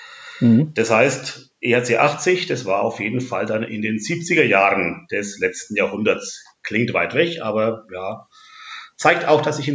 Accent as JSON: {"language": "German", "town": "Nuremberg", "region": "Bavaria", "country": "Germany", "tie": "born there", "said": "Ich bin gebürtiger Nürnberger, lebe auch hier und ja, fühle mich als Franke in Bayern relativ wohl."}